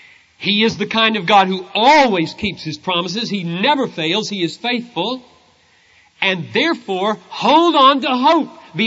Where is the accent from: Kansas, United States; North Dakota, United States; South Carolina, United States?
South Carolina, United States; I grew up in South Carolina.